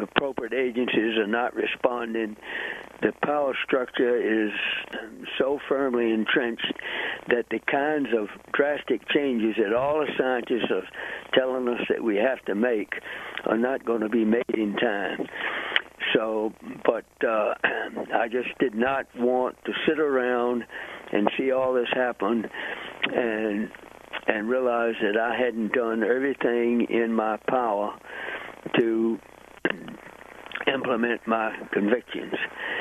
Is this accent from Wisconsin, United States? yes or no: no; Savannah, New York, United States; I've written for weekly newspapers up in my hometown of Savannah, New York.